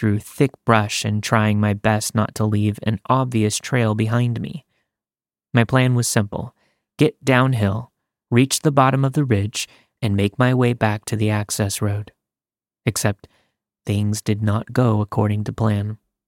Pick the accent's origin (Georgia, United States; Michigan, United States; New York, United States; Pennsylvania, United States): Pennsylvania, United States; now in Jacksonville, United States; When I moved from my home state of Pennsylvania to Jacksonville, Florida for school.